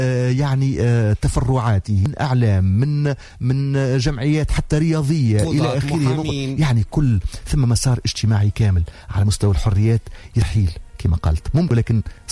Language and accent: Arabic; Tunisia; الناس تعرف اللي قداش عندنا في تونس 650 البطال